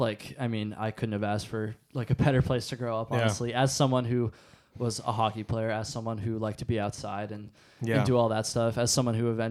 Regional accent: Jericho, Vermont, United States; I grew up in a small town called Jericho

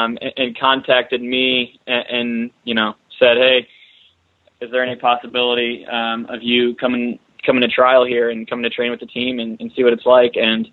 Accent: Cleveland, Ohio, United States; now in Pittsburgh, United States; I haven't spent a ton of time in Pittsburgh, mostly because I'm from Ohio. I'm from Cleveland

